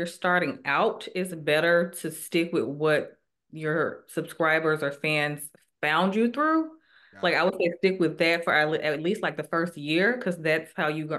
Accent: Alabama, United States; Yeah, I mean, if you're from Alabama, it's God, family, football.

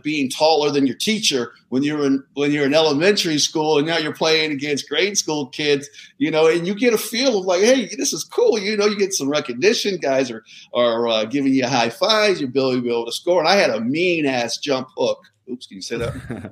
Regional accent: California, United States; I grew up in Southern California.

